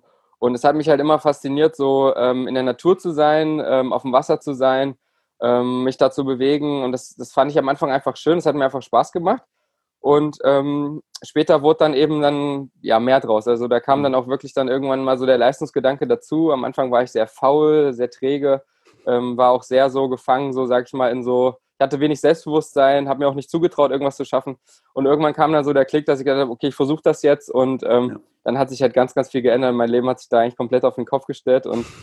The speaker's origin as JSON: {"language": "German", "town": "Bernburg", "region": "Saxony-Anhalt", "country": "Germany", "tie": "born or raised there", "said": "Also ich hatte in meiner Heimatstadt in Bernburg hatte ich nur einen kleinen Ruderverein. Es ist noch eine kleine, beschauliche Stadt in Sachsen-Anhalt, 25.000 Einwohner."}